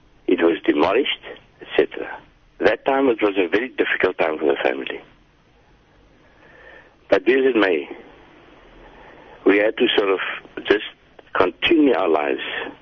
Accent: Constantia, Western Cape, South Africa; born there; I was born in Constantia in 1945.

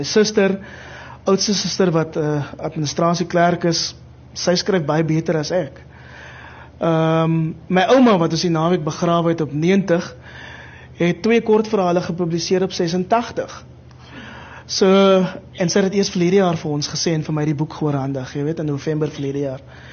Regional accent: Mitchells Plain, Western Cape, South Africa; now in Kraaifontein, South Africa; Ja, ek onthou dit was in Mitchells Plain. Ek het in Mitchells Plain groot geword.

